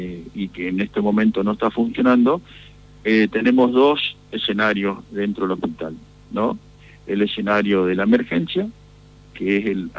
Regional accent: Argentina; Somos todos los argentinos

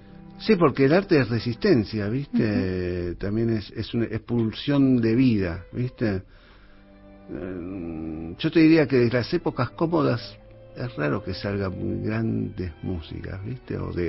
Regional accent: Argentina; nosotros como los argentinos

